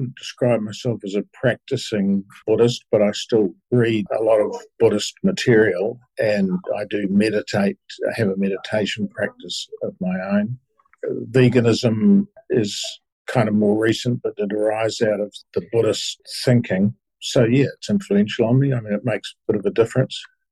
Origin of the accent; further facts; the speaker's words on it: Upper Hutt, Wellington, New Zealand; I was brought up in Upper Hutt.